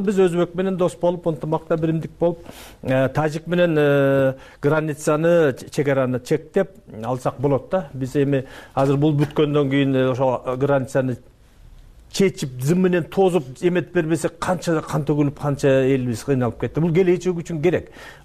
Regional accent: Osh Region, Kyrgyzstan; мен мисалы үчүн ошо Кемпир-Абадтын жээгинде төрөлүп өскөндүн да.

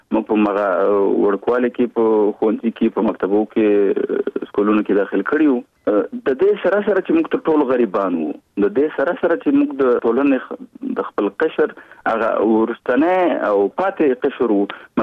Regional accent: Kunar, Afghanistan; now in Kabul, Afghanistan; زه د افغانستان د یوې غرنۍ سیمې چې کونړ ولایت نومېږي، زه د کونړ ولایت یم. په 1991 کال کې هلته زېږېدلی یم.

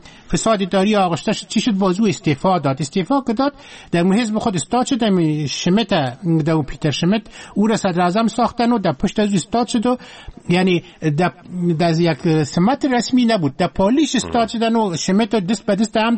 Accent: Afghanistan; ما شما افغان هستیم

